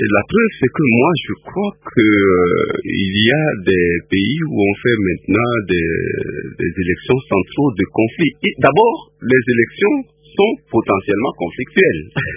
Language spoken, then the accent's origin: French; Togo; parce que je connais de l'extérieur, parce que je suis togolais.